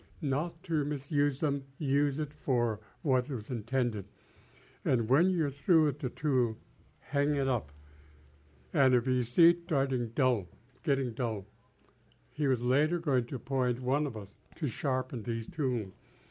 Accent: Sitka, Alaska, United States; I was born and raised in Sitka and grew up in the neighborhood near the entrance of Totem Park. At the time, it was called the Cottages, and it's a little different there today.

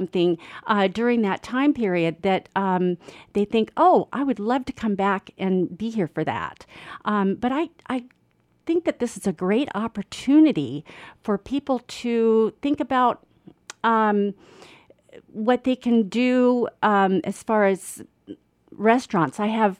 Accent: Sitka, Alaska, United States; Well, I am from Sitka. This is my home.

